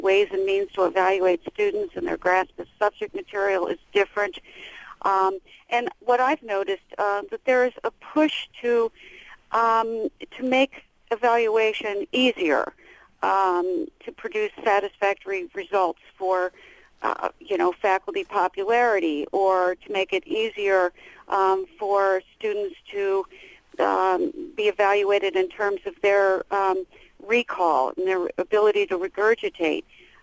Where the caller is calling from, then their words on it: Durham, North Carolina, United States; I'm from Durham.